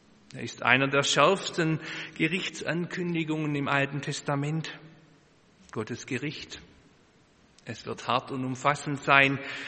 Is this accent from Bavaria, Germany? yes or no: no; Tübingen, Baden-Württemberg, Germany; Ganz in der Nähe von Tübingen, wo ich aufgewachsen bin